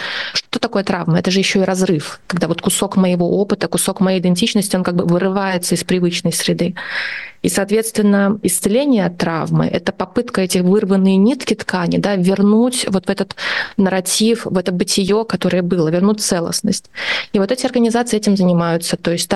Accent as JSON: {"language": "Russian", "country": "Belarus", "said": "и я из Беларуси, у нас были свои тяжелые события"}